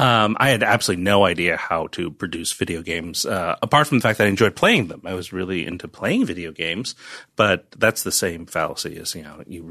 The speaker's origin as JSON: {"language": "English", "town": "Chinatown", "region": "New York", "country": "United States", "tie": "born or raised there", "also_born_or_lived": "Bergen County, New Jersey", "said": "Chinatown for the first few years of my life. Then I went to high school in the Bronx. We lived in North Jersey in Bergen County."}